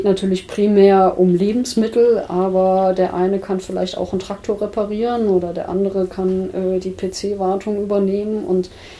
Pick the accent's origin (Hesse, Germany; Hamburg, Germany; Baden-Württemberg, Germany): Hesse, Germany; Kaufungen; Also wenn ich das hier so für meinen Heimatort sozusagen mir anschaue, könnte Kaufung sich mit seiner landwirtschaftlichen Fläche nur zu einem Drittel selbst versorgen.